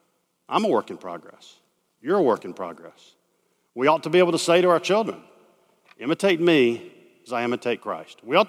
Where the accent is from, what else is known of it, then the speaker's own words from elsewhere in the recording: Birmingham, Alabama, United States; I grew up in Birmingham, Alabama. I went to Sanford University.